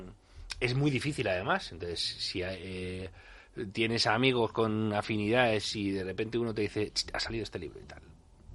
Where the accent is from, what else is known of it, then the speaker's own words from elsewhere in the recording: Madrid, Community of Madrid, Spain; Yo soy de La Rosilla y te prendo fuego al parque temático.